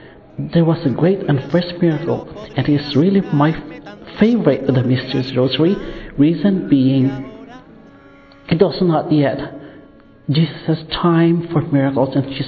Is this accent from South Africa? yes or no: no; Philippines; I am from the Philippines.